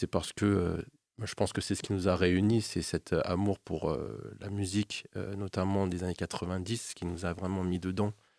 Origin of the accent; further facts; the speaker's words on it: Paris, Île-de-France, France; Et que moi, j'ai grandi pas loin à Porte d'Ivry, quoi.